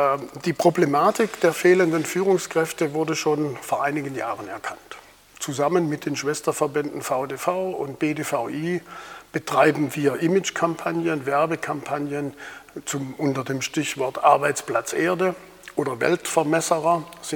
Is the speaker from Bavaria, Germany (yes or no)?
no; Schramberg, Baden-Württemberg, Germany; also born or lived in Karlsruhe; Ich stamme aus Schramberg im Schwarzwald, habe in Karlsruhe Geodäsie studiert, dort auch promoviert